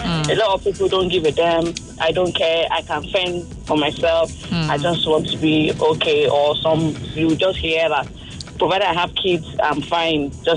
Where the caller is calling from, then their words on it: Lagos, Nigeria; I'm calling from Lagos.